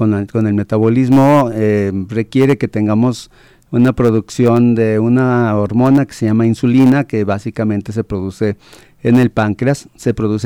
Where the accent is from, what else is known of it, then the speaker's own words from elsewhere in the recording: Mexico City, Mexico; born there; now in Jalisco, Mexico; nací en la Ciudad de México ya hace algunos ayeres, acabo de cumplir en marzo 65 años y en el pueblo de La Candelaria ya está mi familia